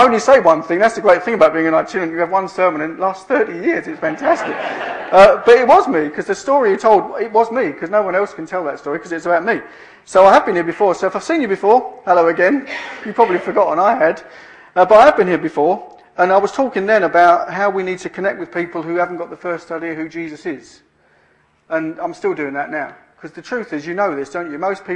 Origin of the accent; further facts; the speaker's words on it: East of England, United Kingdom; I'm from Essex.